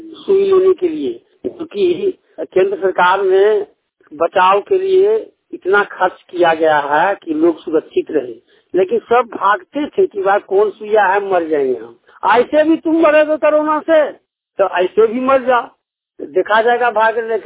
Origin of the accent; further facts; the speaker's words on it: Sohna, India; गौर प्रखंड के पंचायत रतनपुर ग्राम सोहना के निवासी हैं।